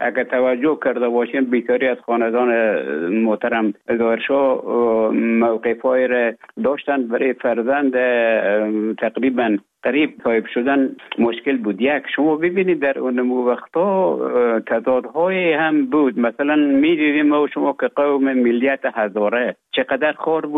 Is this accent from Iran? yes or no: no; Afghanistan; now in Finland; بعد از ای که از افغانستان طالبا آمدن به اوج گذاره محکمه که مشکل بود و آمدم به طرف های روسیه و از روسیه آمدم به ایجه بفنلا.